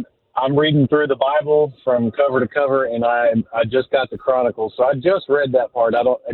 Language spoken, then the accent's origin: English; Jacksonville, Arkansas, United States; I'm from Jacksonville, Arkansas.